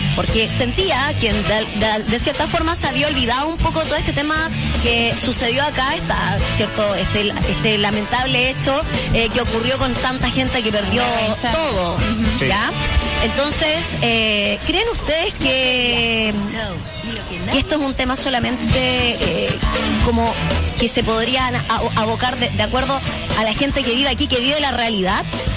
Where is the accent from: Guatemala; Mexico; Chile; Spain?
Chile; Araucanía; yo no soy de acá, no soy ni de Santiago, yo no soy de Concepción. Yo soy de la región de la Araucanía.